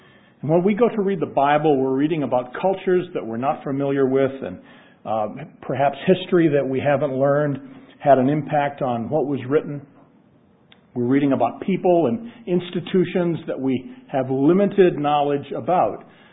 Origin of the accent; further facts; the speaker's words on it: Maryland, United States; this is Harrisburg, Pennsylvania, and I'm from Maryland.